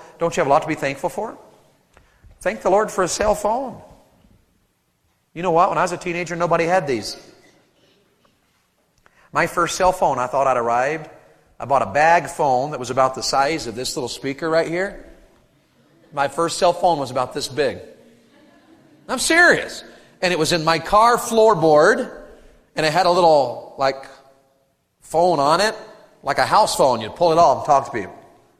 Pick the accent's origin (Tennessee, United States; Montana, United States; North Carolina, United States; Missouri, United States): Tennessee, United States; moved away; I never knew till I moved to Ohio. I grew up in Tennessee. I never knew till I moved to Ohio that even Yankees can talk like Southerners.